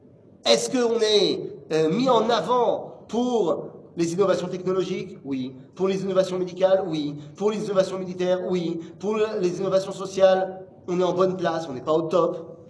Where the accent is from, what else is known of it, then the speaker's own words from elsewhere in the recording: Israel; moi j'ai pas honte de dire que je viens d'Israël quand je me balade en France-Laharetz.